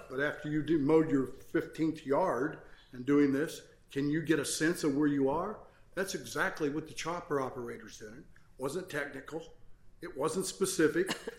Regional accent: Rustler, Indiana, United States; I'm from Rustler, Indiana.

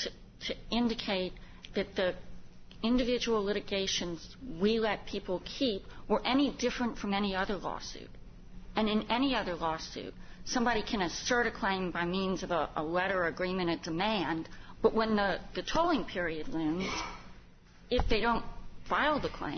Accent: New Orleans, Louisiana, United States; I'm from New Orleans. We have lots of class actions.

